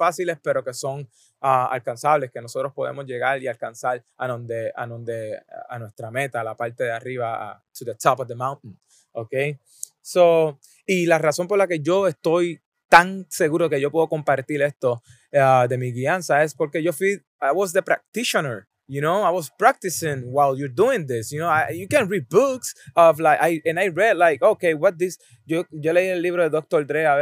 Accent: Puerto Rico; yo soy boricua de pura cepa

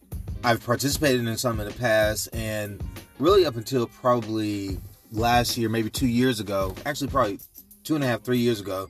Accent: East Coast, United States; now in Seattle, United States; of restaurants here in the Washington kind of Seattle area that are similar to what I'm used to or I grew up around back on the East Coast.

